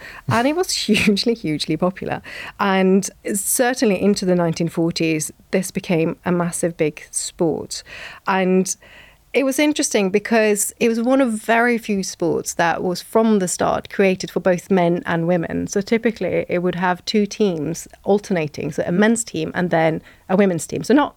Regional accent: Norway; I used to love ice skating growing up in Norway.

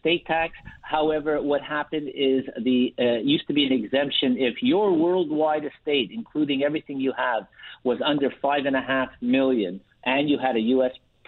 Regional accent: Canada; We are Canadian, but we are doing U.S. planning for Canadians.

